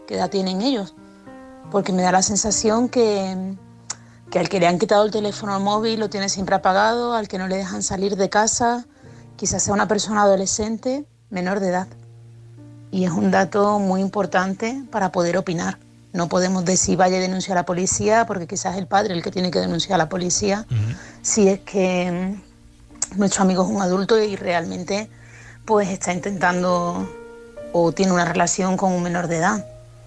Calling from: Málaga, Andalusia, Spain; de Málaga

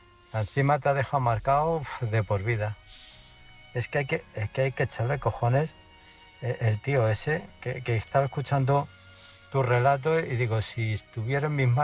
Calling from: Illescas, Castilla-La Mancha, Spain; de Illescas.

